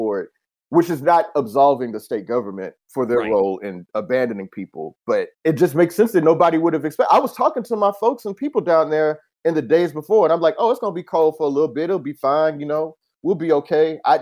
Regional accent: Houston, Texas, United States; because, you know, we talk about being from Houston. I'm a Houston person, dyed in the wool. I love my hometown.

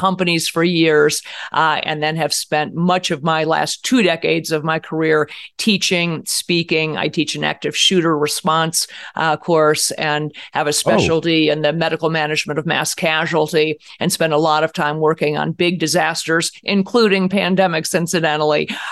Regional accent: Cleveland, Ohio, United States; I'm from Cleveland. We had the same childhood.

